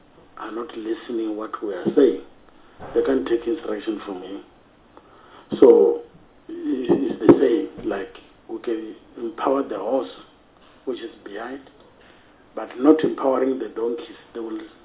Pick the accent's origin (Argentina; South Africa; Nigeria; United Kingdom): South Africa; Limpopo; So I'm from Venda also.